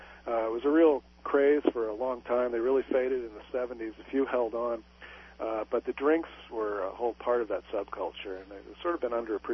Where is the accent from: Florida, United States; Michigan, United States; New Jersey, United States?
New Jersey, United States; I grew up in New Jersey, and I remember, I think, seeing one in Scotch Plains that we used to go to from time to time.